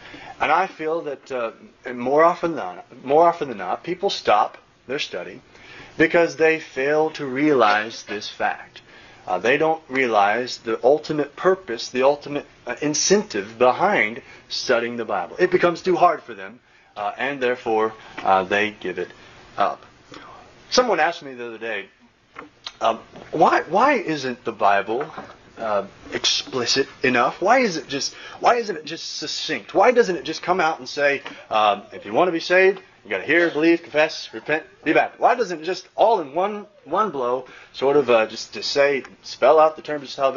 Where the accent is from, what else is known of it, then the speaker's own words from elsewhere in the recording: Indianapolis, Indiana, United States; I grew up in Indianapolis, or Indiana, really.